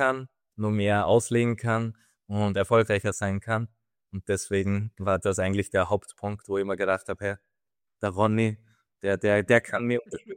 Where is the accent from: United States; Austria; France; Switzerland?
Austria; bin aus Österreich